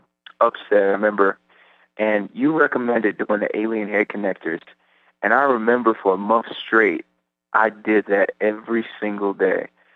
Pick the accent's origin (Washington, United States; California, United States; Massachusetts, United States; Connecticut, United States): Washington, United States; Seattle